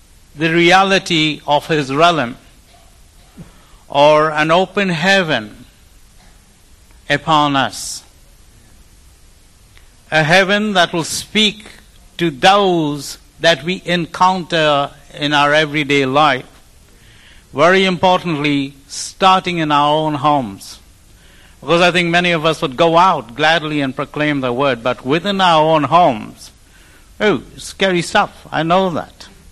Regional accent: India; now in New Zealand; As an Indian, you know, a mic in my hand is a great handicap, because we love to talk with our hands.

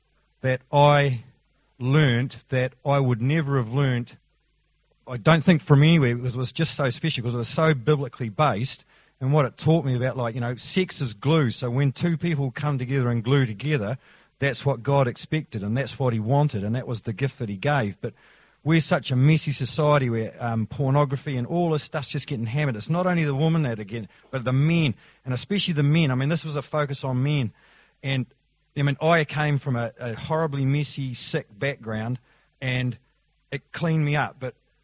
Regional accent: Akaroa, Canterbury, New Zealand; Well, like, I'm from Akaroa, like down on the mainland

